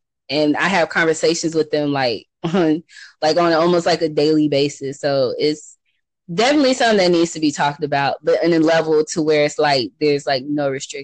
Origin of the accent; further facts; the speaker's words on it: Ohio, United States; I grew up in Ohio. They're like, well, Ohio don't talk country. I'm like, I'm literally like an hour away from Kentucky. So we talk country for real.